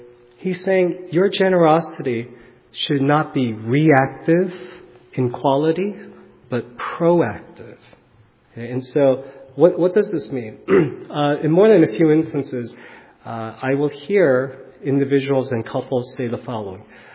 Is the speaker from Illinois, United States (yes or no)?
no; New York City, New York, United States; My father, for all his quirks, he was a dentist when we were growing up in New York City.